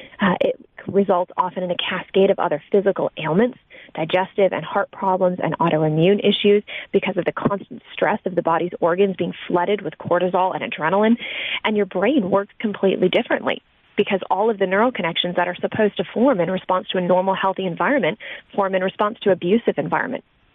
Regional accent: Michigan, United States; So I grew up in Michigan, and one of the most prominent gyms in Michigan was a gym called Twistars.

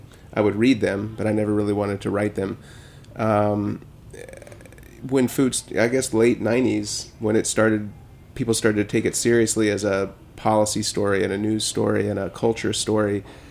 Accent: Charleston, West Virginia, United States; moved away as an adult; It was Charleston, West Virginia, which is about an hour away from the city we're writing about, which is more than a little ironic.

